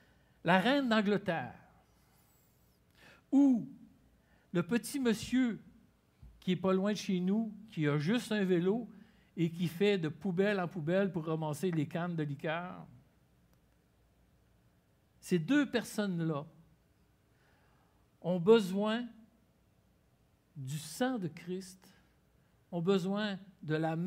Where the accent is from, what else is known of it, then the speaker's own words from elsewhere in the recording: Canada; Je suis Canadien, citoyen de cette terre.